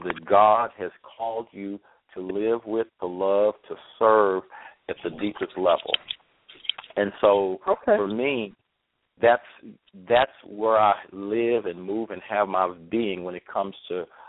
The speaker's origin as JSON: {"language": "English", "town": "Houston", "region": "Texas", "country": "United States", "tie": "born or raised there", "said": "because I was raised in the Houston area, and part of my difficulty growing up was I was raised in a community where my family was quite large and very extended"}